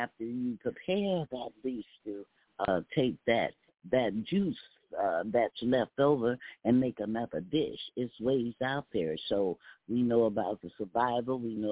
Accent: Texas, United States; As a Texan, we do not eat sauce on our barbecue.

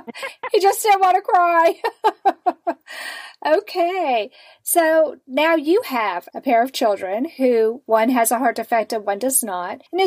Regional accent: Texas, United States; And of course, everybody who's listened to the program knows I'm from Texas.

